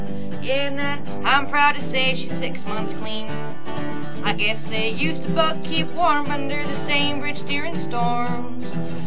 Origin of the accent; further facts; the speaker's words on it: Bellingham, Washington, United States; I'm from Bellingham, Washington.